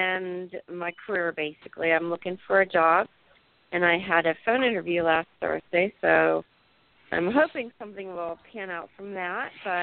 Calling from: New Jersey, United States; in New Jersey.

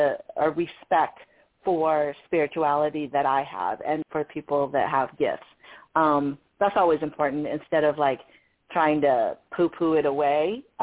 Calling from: California, United States; I'm calling from California.

